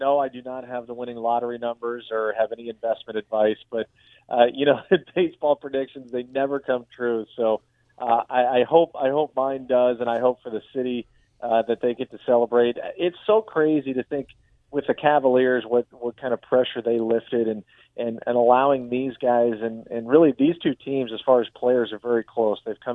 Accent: Cleveland, Ohio, United States; I'm torn, guys, because Major League is one of my favorite movies, having been born and raised in Cleveland.

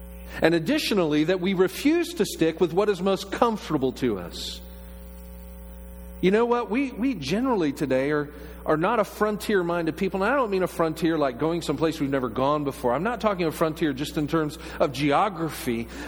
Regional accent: Orlando, Florida, United States; I promise you, I grew up in Orlando.

